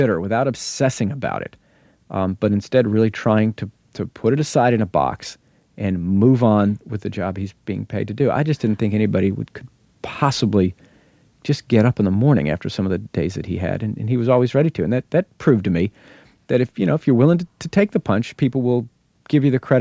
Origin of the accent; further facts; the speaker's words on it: Bible Belt, United States; I'm a Catholic. He's a Baptist. I grew up in the Bible Belt.